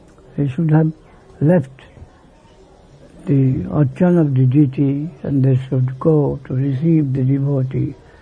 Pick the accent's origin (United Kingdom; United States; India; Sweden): India; Kolkata, West Bengal; English is a second language; I was from Calcutta, from my quarter, I was visiting.